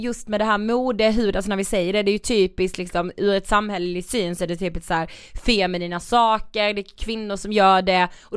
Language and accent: Swedish; Karlshamn, Blekinge, Sweden; faktiskt butiken i Karlshamn, där vi kommer ifrån.